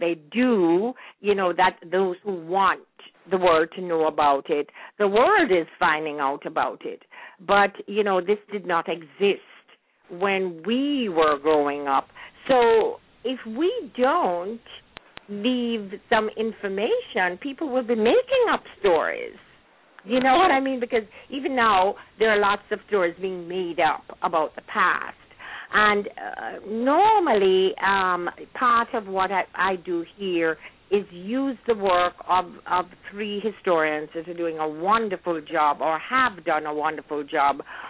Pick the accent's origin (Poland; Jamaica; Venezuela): Jamaica; I remember when I was growing up in Jamaica